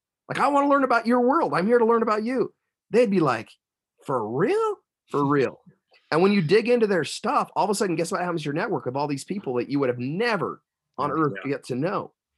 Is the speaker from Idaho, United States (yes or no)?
yes; Rigby, Idaho, United States; wow, I'm from Little Rigby, Idaho.